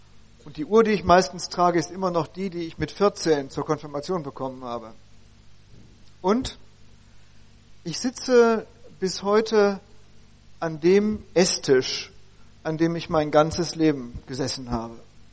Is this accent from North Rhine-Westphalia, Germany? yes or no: yes; Bielefeld, North Rhine-Westphalia, Germany; Ich komme aus der Pudding-Hauptstadt der Welt. Oetker City. Bielefeld gibt's wirklich.